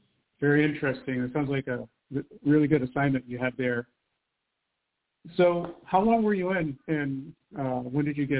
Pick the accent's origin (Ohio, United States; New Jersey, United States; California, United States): Ohio, United States; I'm from Ohio. I don't really know.